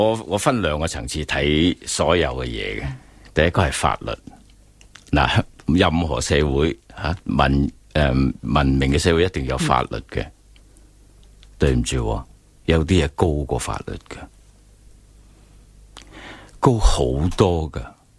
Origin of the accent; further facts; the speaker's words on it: China; 我仍然好开心，我系中国人